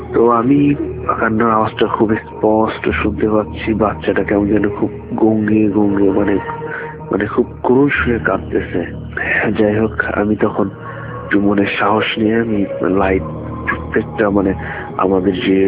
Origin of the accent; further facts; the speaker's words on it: Gopalganj, Dhaka Division, Bangladesh; now in Rome, Italy; আমার বাড়ি হচ্ছে গোপালগঞ্জ, আমি বর্তমানে রোম শহরে থাকি, ইটালির রোম শহরে।